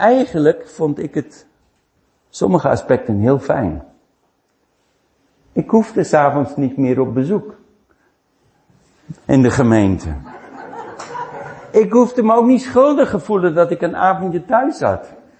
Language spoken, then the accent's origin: Dutch; Netherlands; Maar mijn status was, ik ben een Nederlander.